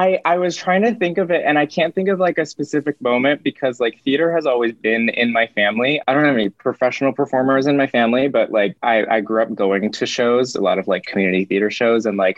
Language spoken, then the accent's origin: English; Lake Arrowhead, California, United States; I grew up in Lake Arrowhead, California. Have you ever heard of it?